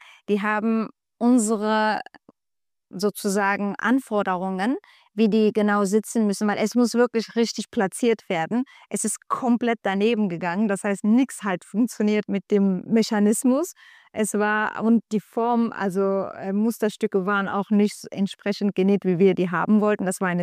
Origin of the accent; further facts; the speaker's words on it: Turkey; German is a second language; ich komme aus der Türkei, unter anderem spreche ich auch die Sprache.